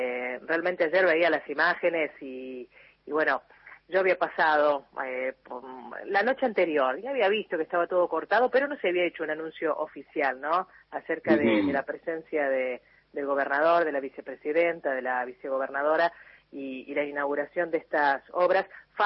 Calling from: Santo Tomé, Corrientes, Argentina; Soy de Santo Tomé, provincia de Corrientes … los saluda

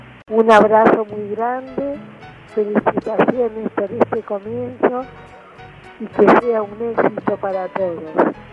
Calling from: Buenos Aires, Argentina

